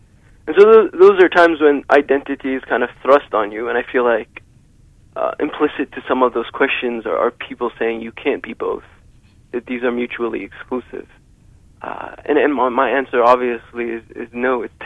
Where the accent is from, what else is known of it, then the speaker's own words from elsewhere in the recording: United States; So I'm an American. I'm also Muslim. I happen to be Arab, male, a brother, a son, a husband.